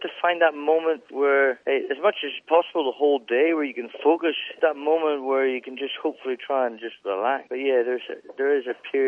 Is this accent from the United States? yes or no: no; Northern Ireland, United Kingdom; in Northern Ireland, so you don't really feel part of any country, really.